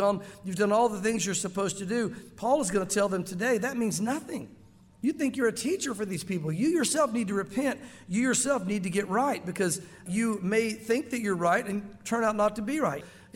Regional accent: the South, United States; I grew up in the Bible Belt, the South, the whole thing.

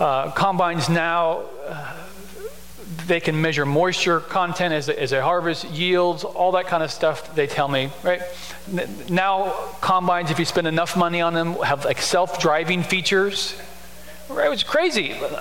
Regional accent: Beatrice, Nebraska, United States; Man, I grew up in Beatrice. I went to seminary out in Colorado, and I forgot how rural and hickish my background was.

